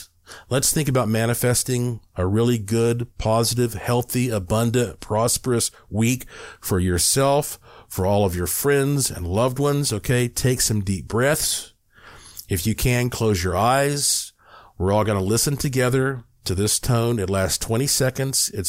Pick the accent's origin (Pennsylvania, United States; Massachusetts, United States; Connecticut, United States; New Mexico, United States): New Mexico, United States; born there; this was my very first time to visit Roswell, even though I was born in New Mexico.